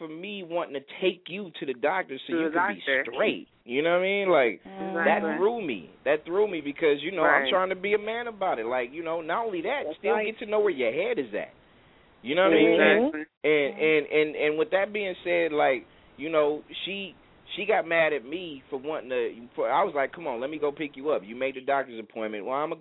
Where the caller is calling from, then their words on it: California, United States; I'm calling from the Bay Area out here on the West.